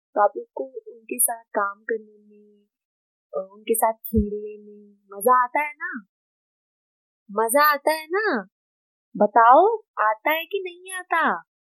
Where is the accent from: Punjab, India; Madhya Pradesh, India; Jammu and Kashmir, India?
Punjab, India; मैं पंजाब से हूँ।